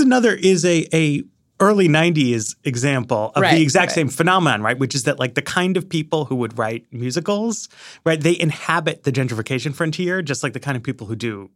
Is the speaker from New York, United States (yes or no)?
yes; New York, United States; born or raised there